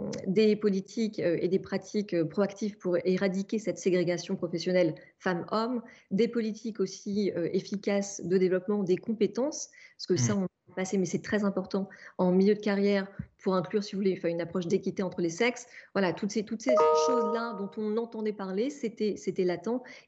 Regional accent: Normandy, France; born there; c'est vrai que je suis née en Normandie, dans une famille d'industriels

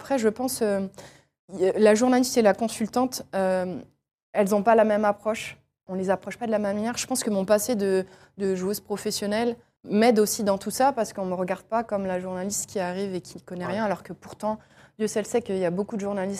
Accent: Angers, Pays de la Loire, France; Je suis d'Angers, j'allais avec mon papa, avec mon frère, voir les matchs d'Angers quand ils étaient en Ligue 2 à l'époque.

